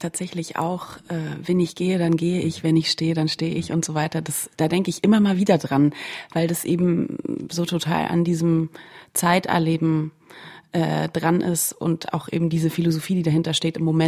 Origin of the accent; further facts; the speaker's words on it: Berlin, Germany; Ich bin ja gebürtige Berlinerin und das ist schon ganz schön drastisch.